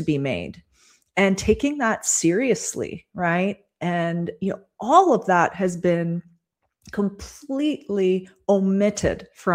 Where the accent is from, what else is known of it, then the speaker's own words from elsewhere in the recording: Toronto, Ontario, Canada; I grew up in Toronto, and, you know, it's just not a question.